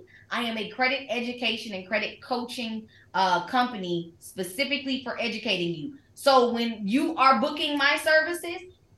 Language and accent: English; Detroit, Michigan, United States; So it was just, honestly, I'm from Detroit originally.